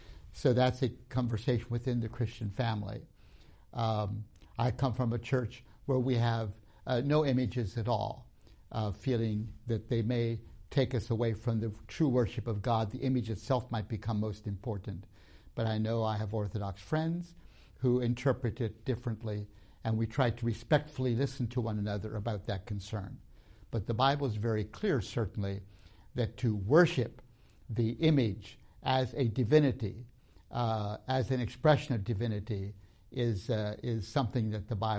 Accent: Tanzania; I grew up in Tanzania among a tribe known as Zanaki.

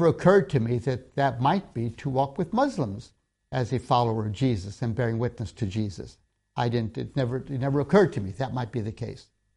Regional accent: Tanzania; When I grew up in Tanzania

